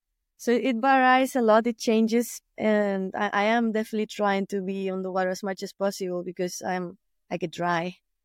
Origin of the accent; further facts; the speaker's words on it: Morro Jable, Canary Islands, Spain; English is a second language; I was born in the hospital, right? But I was raised in Morro Cable, so in the edge south of the island. And since a few years now, I live in Corralejo.